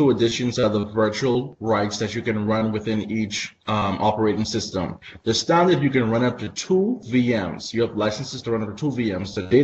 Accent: Bahamas; Back growing up in the Bahamas, a lot of people didn't know how to fix computers, so I just took it upon myself to get started with everything and started with my own.

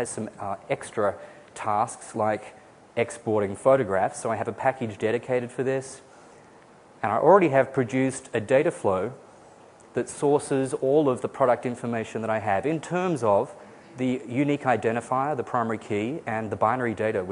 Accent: Australia; now in United States; I am Australian. I've been living in the US for the past 4 years, so my accent is a little confused.

